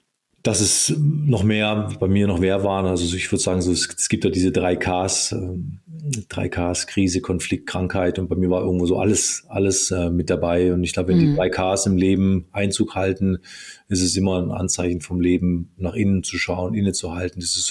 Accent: Villingen-Schwenningen, Baden-Württemberg, Germany; Ich komme aus einer Hockeytown, aus Villingen-Schwenningen

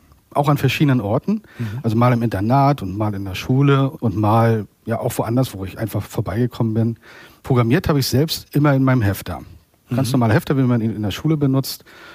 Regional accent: Waren, Mecklenburg-Vorpommern, Germany; in meiner Heimatstadt Waren, wo ich geboren und aufgewachsen bin

